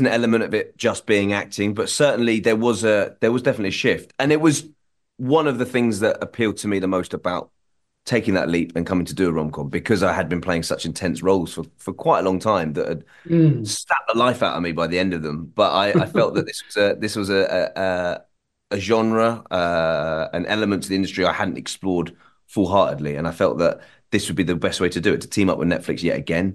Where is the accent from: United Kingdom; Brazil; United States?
United Kingdom; But you know, look, as a British actor, the one thing that you aspire to probably is